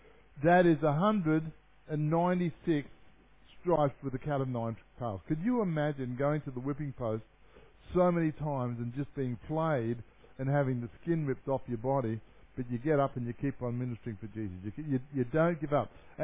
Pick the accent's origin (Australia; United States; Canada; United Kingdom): Australia; But I came home from Papua New Guinea, and I wanted to be able to say, I taught the people so much. I taught them so much. And when I landed in Australia